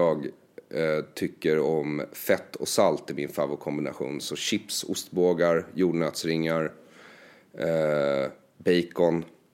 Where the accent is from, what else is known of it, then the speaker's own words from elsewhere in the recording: Sweden; den här bekväma situationen jag har vuxit upp med i Sverige, den är helt fel för mina gener egentligen.